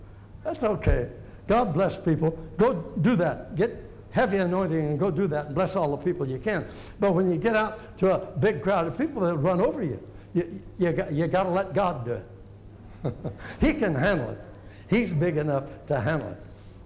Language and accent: English; Oklahoma, United States; I'm from Oklahoma. We don't know much in Oklahoma.